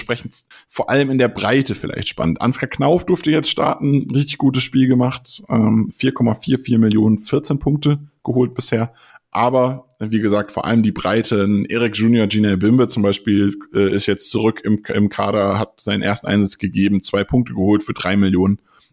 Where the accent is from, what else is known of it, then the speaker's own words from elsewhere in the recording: Frankfurt, Hesse, Germany; Also da muss man als Frankfurter immer vorsichtig sein.